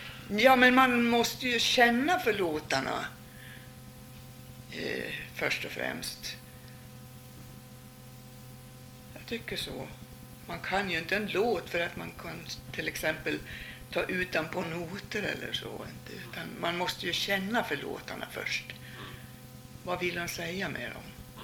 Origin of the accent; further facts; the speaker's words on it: Gävleborg County, Sweden; Så att jag kommer ju från Hälsingland och hade just den typen av spel låtar i huvudet.